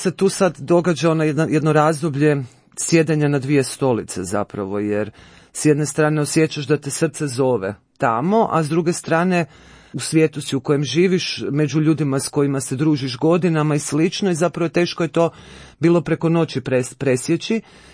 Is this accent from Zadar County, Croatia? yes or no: no; Istria County, Croatia; moved away as an adult; now in Zagreb, Croatia; imam 46 godina, rodom sam iz Istre, ali kako volim reći, zapravo pokrivam cijelu Hrvatsku, mama mi je iz Posavine, tata iz Hercegovine, a evo od kako sam došla u Zagreb sa 18 godina na faks, tu sam u Zagrebu